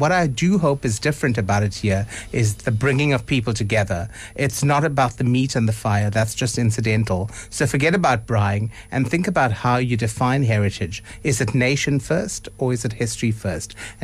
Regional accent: South Africa; I don't feel as strong a bond to India because I'm South African first.

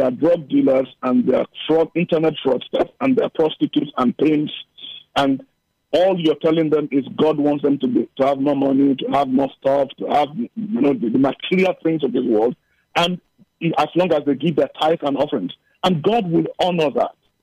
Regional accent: Nigeria; now in Cape Town, South Africa

